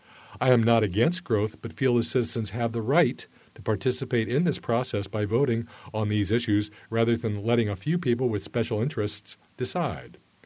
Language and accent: English; Oregon, United States; born there; I was born in Oregon and have deep roots.